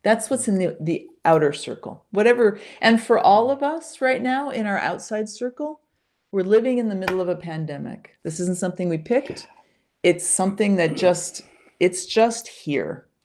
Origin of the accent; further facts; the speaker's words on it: Chicago, Illinois, United States; I grew up in Chicago. I'm a Midwesterner. Sorry, I'm not a Vermonter.